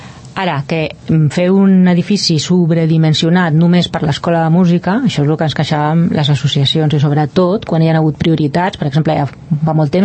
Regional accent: Barcelona, Catalonia, Spain; born there; also born or lived in Rubí / Sant Cugat; now in Valldoreix, Spain; jo vaig néixer a Barcelona i després vaig venir a viure a Rubí, Sant Cugat, i després vaig venir a viure a Valldoreix. Ja fa més de 20 anys que estic aquí a Valldoreix, fa 30 que hi volto, però no hi fa tant que hi visc

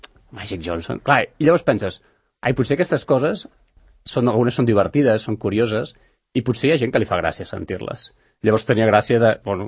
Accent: Blanes, Catalonia, Spain; moved away as an adult; now in Sant Cugat del Vallès, Spain; Sí, jo sóc de Blanes. Fa 25 anys que visc a Sant Cugat. Ara fa molts més anys que visc a Sant Cugat que no pas a Blanes.

